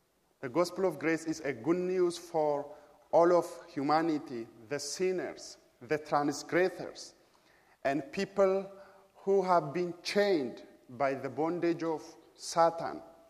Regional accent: Ethiopia; first language Amharic; English is a second language; In my mother tongue or in Ethiopian language, Amharic, we greet people by saying salam.

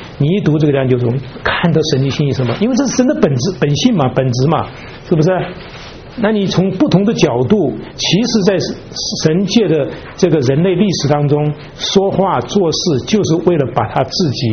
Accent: China; 我们中国人你翻一个借东风，你说怎么样？

